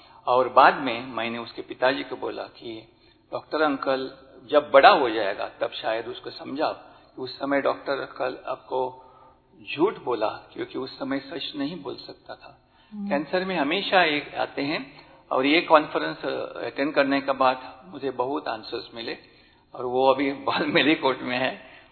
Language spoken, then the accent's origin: Hindi; Goa, India; मैं गोवा से आया हूँ